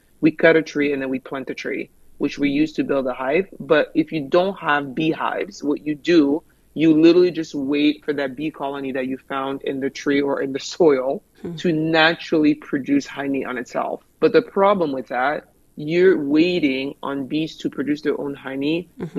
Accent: Canada; also born or lived in Democratic Republic of the Congo / San Diego, United States; So I'm native born in DRC, which is where I am right now. I'm actually my childhood home where I was born. Now I'm 34 and I was raised in Canada. I immigrated to Canada super young.

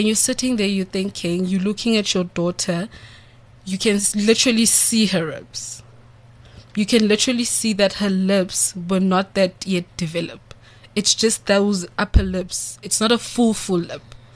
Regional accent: Orange Farm, Gauteng, South Africa; Because I'm from Orange Farm. And from Baragwanath, that's like 20 minutes.

